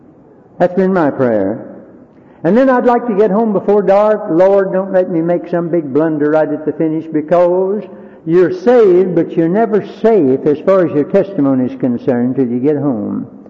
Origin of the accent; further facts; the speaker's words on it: Greensboro, North Carolina, United States; The famous short story writer O. Henry, who lived in my hometown of Greensboro, said as his last words before he left this world, I don't want to go home in the dark.